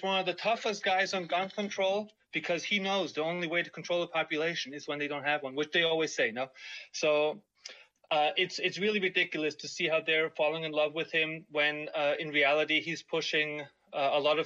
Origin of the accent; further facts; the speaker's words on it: Austria; English is a second language; So I'm from Austria. I'm smack in the middle of Europe.